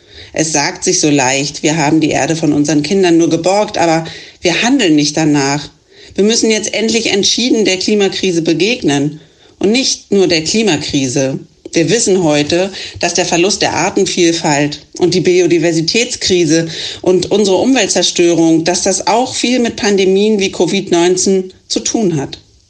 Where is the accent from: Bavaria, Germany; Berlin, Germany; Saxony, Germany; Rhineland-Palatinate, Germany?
Berlin, Germany; ich bin Berlinerin, war das Herz für die Großstadt und schon auch der Zug zur Politik zu stark, als dass ich richtig weit draußen auf dem Land leben könnte. Aber jetzt lebe ich am Rand von Berlin